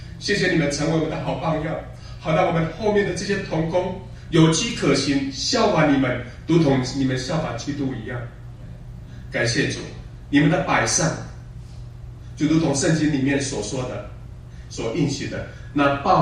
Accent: Taiwan; 我是台湾的布农族

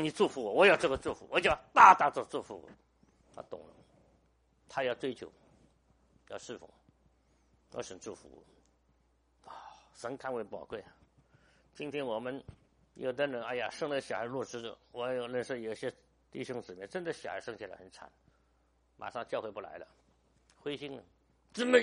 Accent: China; 所以我们中国人也是几千年文化嘛，我们的祖宗跟神有关系啊

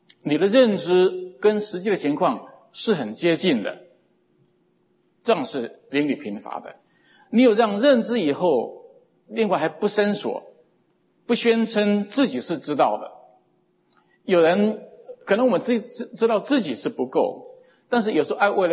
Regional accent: Hong Kong; 我是来自香港的女强盗

